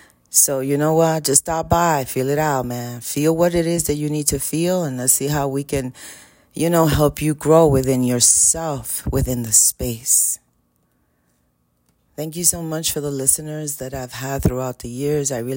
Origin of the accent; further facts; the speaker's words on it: New York City, New York, United States; I grew up in Washington Heights. It was a hot mess.